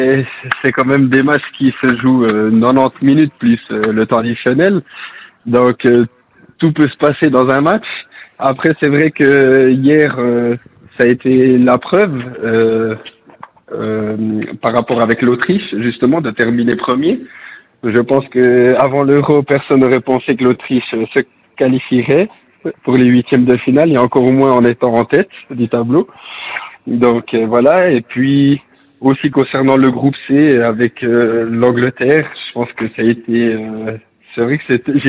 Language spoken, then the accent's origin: French; Portugal; Je dis on, bien sûr, parce que je suis portugais.